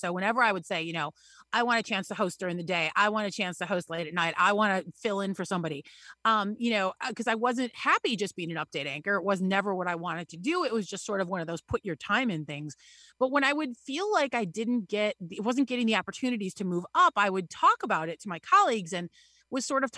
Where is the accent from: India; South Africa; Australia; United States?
United States; Illinois; Yeah, I grew up in Northern Illinois, in a small town where everybody was an athlete, it seemed like.